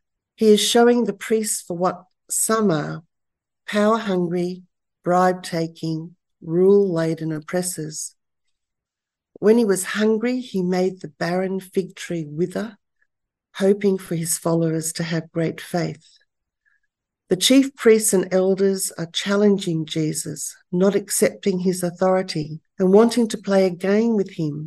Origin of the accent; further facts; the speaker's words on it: Sydney, New South Wales, Australia; Growing up in Sydney as a late post-war boomer, I lived an idyllic life